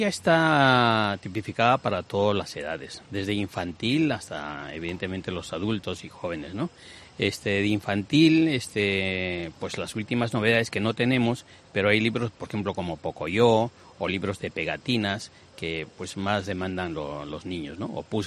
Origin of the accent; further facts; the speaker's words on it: Peru; moved away as an adult; now in Spain; Yo, de origen soy peruano y yo radico en España hace 35 años. Vine como todo inmigrante a estudiar